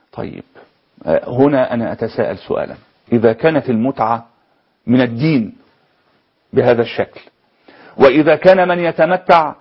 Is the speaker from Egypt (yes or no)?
yes; Egypt; حتى أنه صنع عليه رواية كبيرة عندنا في مصر